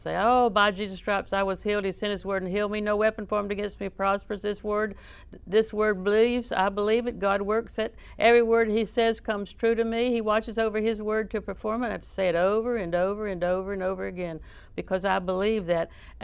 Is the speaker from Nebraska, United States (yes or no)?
no; Auburndale, Florida, United States; Did I tell you I was raised in Auburndale?